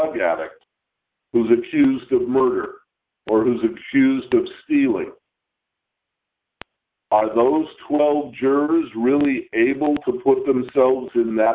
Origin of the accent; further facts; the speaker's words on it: United States; we grew up in America.